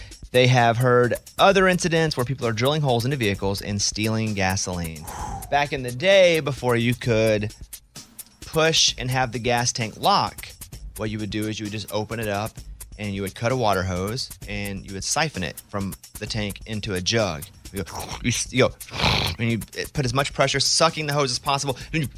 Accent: Arkansas, United States; the kid version of me growing up in Arkansas

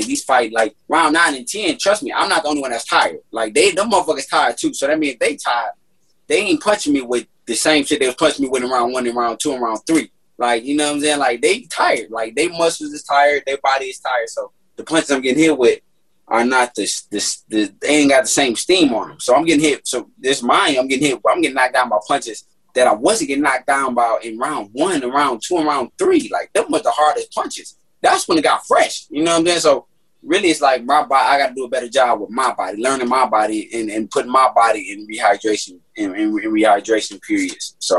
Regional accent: Detroit, Michigan, United States; Like, I'm from Detroit. I'm a competitor

